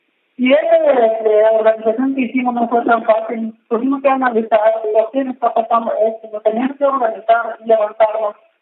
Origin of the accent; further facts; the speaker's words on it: Mexico; Por nosotros son mexicanos, nosotros somos raíces de México